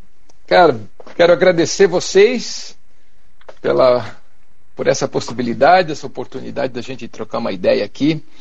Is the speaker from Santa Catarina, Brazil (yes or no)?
yes; Santa Catarina, Brazil; now in Curitiba, Brazil; coincide ali com a época que eu saí de Santa Catarina e vim para cá, e aí era tudo novo, né? Eu saí de uma cidade pequena, vim para uma cidade grande, para Curitiba